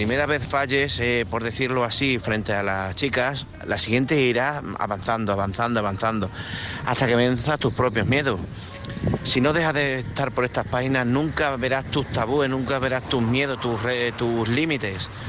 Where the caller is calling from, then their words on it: Badajoz, Extremadura, Spain; de Badajoz.